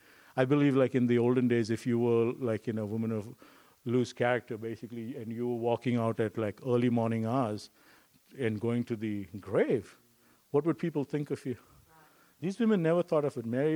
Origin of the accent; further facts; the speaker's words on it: India; Hello, I'm Indian. I need a laptop. I may be the only Indian who doesn't know to code, but it's okay.